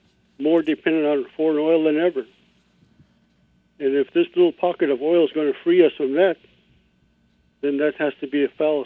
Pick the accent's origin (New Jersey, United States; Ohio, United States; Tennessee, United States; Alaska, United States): Alaska, United States; Fort Yukon; now in Washington, United States; I was born on the Yukon River and raised on Yukon River. And as with any other Kuchin, I was raised to be dependent on caribou.